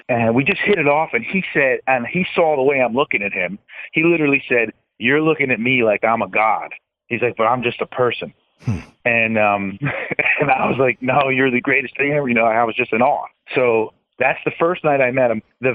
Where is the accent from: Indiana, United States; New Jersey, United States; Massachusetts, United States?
New Jersey, United States; West Orange; I grew up in West Orange, New Jersey.